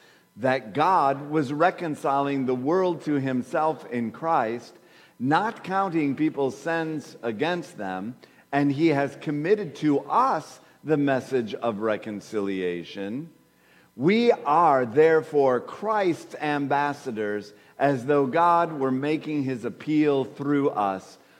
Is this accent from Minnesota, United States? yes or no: yes; Minnesota, United States; Now, of course, I'm from Minnesota. That means it's, in my body clock, it's still, you know, just whatever, it's 9:40